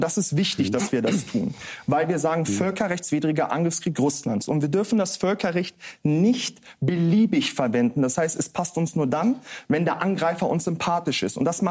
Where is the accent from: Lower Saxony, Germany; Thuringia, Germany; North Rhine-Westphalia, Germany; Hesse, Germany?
Lower Saxony, Germany; Hanover; Ich komme aus Hannover